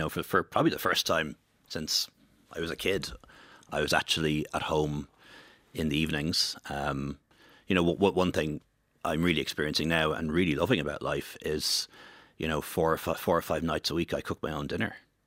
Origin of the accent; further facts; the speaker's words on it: Dublin, Leinster, Ireland; You know, I grew up in Dublin 15, Banchestown, Castleknock area, which is now one of the most diverse parts of Ireland. But like when I went to school, I was the only brown kid with a funny surname.